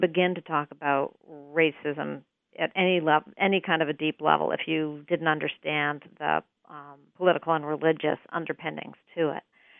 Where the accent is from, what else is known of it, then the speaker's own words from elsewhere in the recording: Winchester, Massachusetts, United States; So I think I'm just growing up in Winchester, Massachusetts. Little do I know that there's been a government infusion of cash into that town.